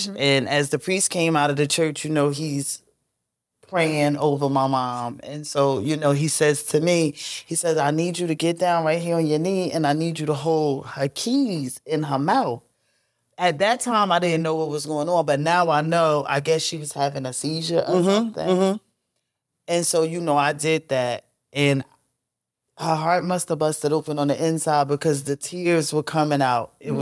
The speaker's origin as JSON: {"language": "English", "town": "Newark", "region": "New Jersey", "country": "United States", "tie": "born or raised there", "said": "Well, I'm there for 49 years. 49 years young in Newark, New Jersey. I went to the Newark Public School System, of course."}